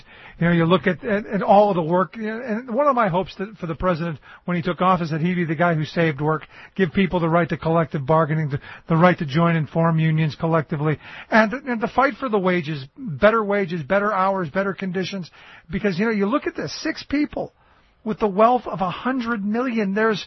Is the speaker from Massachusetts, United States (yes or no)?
no; Cleveland, Ohio, United States; Yeah, I mean, where I grew up in Cleveland, you know, I remember back during the 80s, Voinovich was mayor